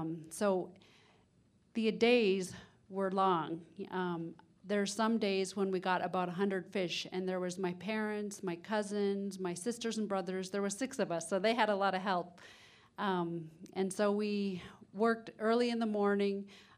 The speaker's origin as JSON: {"language": "English", "town": "Huslia", "region": "Alaska", "country": "United States", "tie": "born or raised there", "said": "So I'm from Huslia, which is in the northern interior of Alaska, way up northwest of Fairbanks. And I grew up in fish camp from the time school got out to the time it started again."}